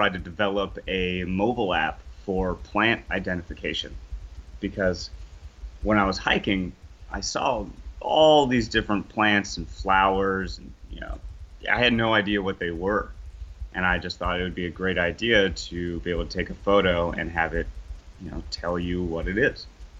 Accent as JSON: {"language": "English", "town": "San Diego", "region": "California", "country": "United States", "said": "I'm originally from San Diego. I graduated from San Jose State in 2015."}